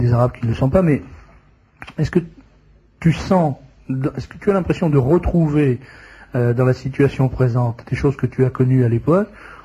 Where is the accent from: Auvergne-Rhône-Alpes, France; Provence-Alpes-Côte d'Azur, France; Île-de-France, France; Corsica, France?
Île-de-France, France; Nanterre; Alors moi, il se trouve que, j'ai été élevé à Nanterre. Nanterre, c'est pas un haut lieu de la bourgeoisie française.